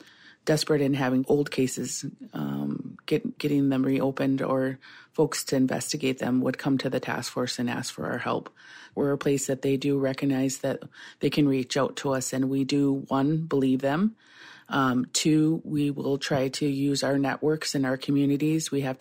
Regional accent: Bad River, Wisconsin, United States; And so I know in my lifetime in Bad River, I'm from the Bad River Band of Lake Superior Chippewa.

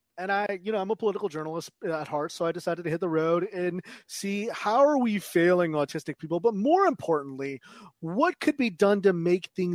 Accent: California, United States; I grew up in Southern California.

